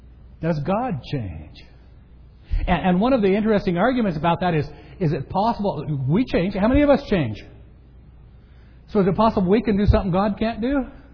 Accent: Arvada, Colorado, United States; I grew up in Arvada, when I was fairly young. My cousins lived here in Aurora.

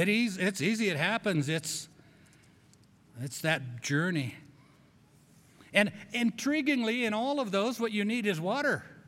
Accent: Grand Junction, Colorado, United States; You know, I grew up in Grand Junction. It's called High Desert.

